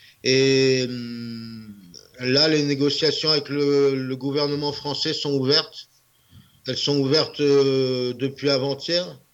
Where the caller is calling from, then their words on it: Cayenne, French Guiana, France; Je suis chez moi, à Cayenne